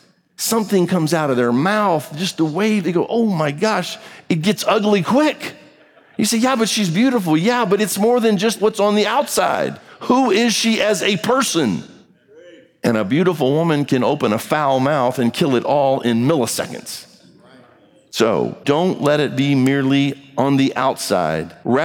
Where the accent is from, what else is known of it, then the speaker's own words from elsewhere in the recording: Texas, United States; Just take your accent to New York or somewhere and see what happens to you. Oh, I don't sound like I'm from Texas. Yeah, right. That's what y'all think.